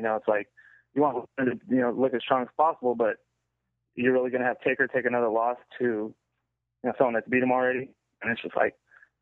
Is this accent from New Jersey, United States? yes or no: no; Sacramento, California, United States; I'm from Sacramento.